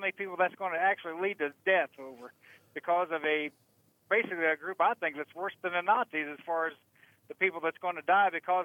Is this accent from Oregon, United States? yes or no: no; Tell City, Indiana, United States; I know it sounds like Pell, but we're from Tell.